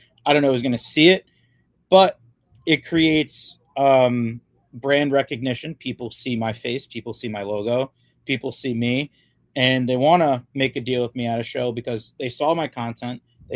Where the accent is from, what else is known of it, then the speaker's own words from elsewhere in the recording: New Jersey, United States; oh, your store's not in Detroit? No, like, I'm from New Jersey.